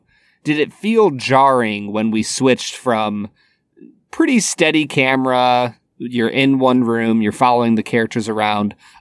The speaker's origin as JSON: {"language": "English", "country": "United States", "said": "just watching it as a American who only speaks English"}